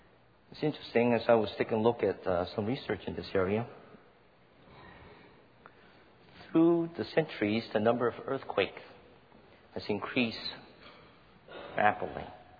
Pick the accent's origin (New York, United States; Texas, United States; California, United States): California, United States; I come from California, so every now and then we get the little tremors